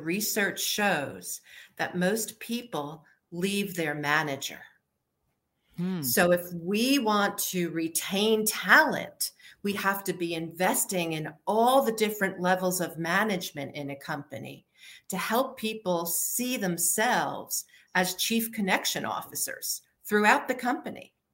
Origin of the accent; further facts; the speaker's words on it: New Jersey, United States; I mean, I grew up in New Jersey, so it had to do something with big hair and curling irons.